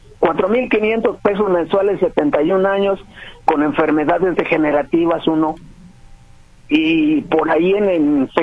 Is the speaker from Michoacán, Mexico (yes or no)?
yes; Michoacán, Mexico; yo soy de Michoacán. Uh-huh. Pegado acá al estado Jalisco.